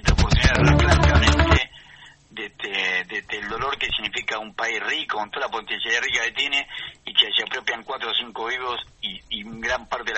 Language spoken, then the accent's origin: Spanish; Tucumán, Argentina; Yo soy tucumano de nacimiento, o sea que la pobreza la viví de chico, la conocí de bien de cerca